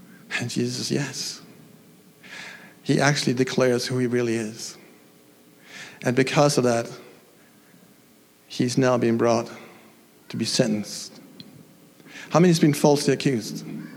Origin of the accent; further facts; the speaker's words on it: Denmark; When I come from Denmark, I'm actually going back there next week to visit my mom again.